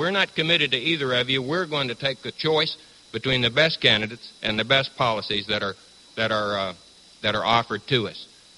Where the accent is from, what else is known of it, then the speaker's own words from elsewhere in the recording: Virginia, United States; I know of areas in my home state of Virginia, and each of you know some areas, I'm sure, in your own, where politics is a grim and deadly business.